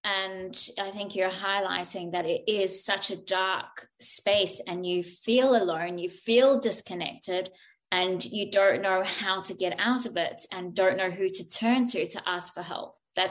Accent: South Africa; I'm South African.

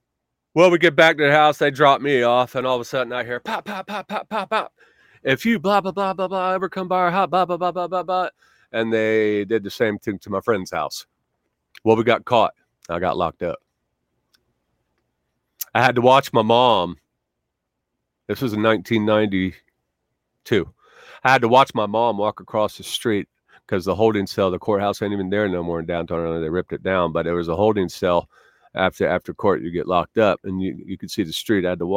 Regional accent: Pine Hills, United States; Yeah, man, but growing up in Pine Hills, I got ate up with it, man.

